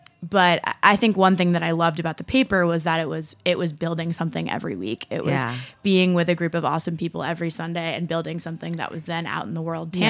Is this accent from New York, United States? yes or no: yes; Rye, New York, United States; I grew up in Rye, New York, primarily.